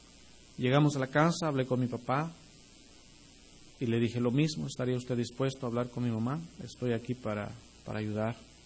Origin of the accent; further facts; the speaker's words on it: Chiapas, Mexico; Yo soy de Chiapas.